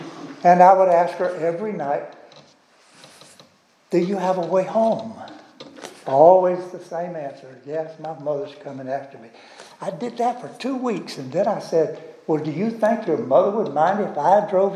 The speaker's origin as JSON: {"language": "English", "town": "Tallahassee", "region": "Florida", "country": "United States", "tie": "born or raised there", "also_born_or_lived": "Madison County", "said": "my father bought a farm in 5 miles out from Tallahassee. I was born in Madison County, which is about 60 miles from Tallahassee, and we had a farm, 66 acres."}